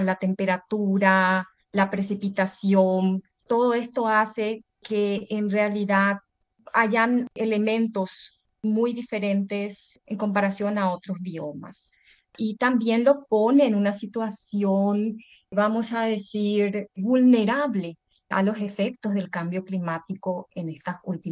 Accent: Paraguay; Por ejemplo, en mi país, al menos solamente el 3% de la población paraguaya vive en el Chaco.

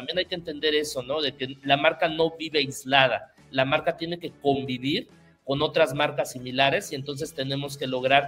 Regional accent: Mexico; es un deporte que tal vez en México, en mi país, no es tan famoso

